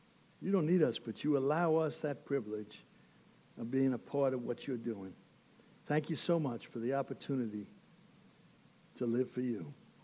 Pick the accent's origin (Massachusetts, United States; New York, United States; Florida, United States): New York, United States; New York City; That's because I'm a New Yorker, you know, and we got to talk to the people in the car in front of us.